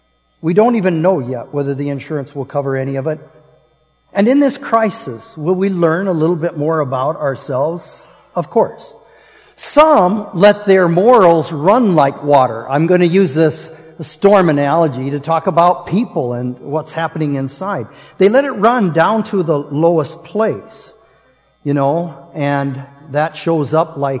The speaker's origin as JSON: {"language": "English", "region": "Nebraska", "country": "United States", "tie": "born there", "said": "Now, some of you know that I'm from Nebraska by birth, and I claim to be a Cornhusker fan."}